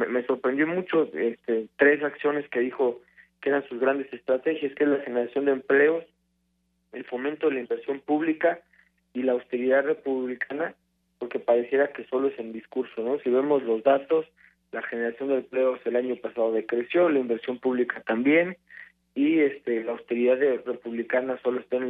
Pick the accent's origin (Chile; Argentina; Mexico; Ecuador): Mexico; Solo nos queda como mexicanos la resiliencia, trabajar duro, poner todo lo que está en nuestras manos para salir adelante